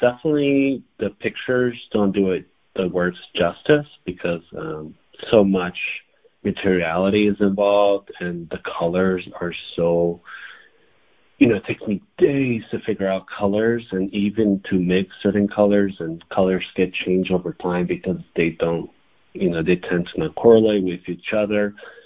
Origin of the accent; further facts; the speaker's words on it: United States; I'm not really, I wouldn't say completely accepted in El Salvador because I was brought up in the States.